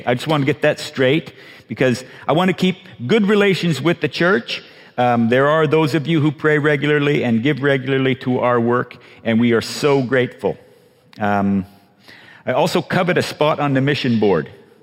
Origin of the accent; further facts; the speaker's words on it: Cambodia; So I grew up in Cambodia from when I was 3 years old. So nothing surprises me about Cambodia anymore.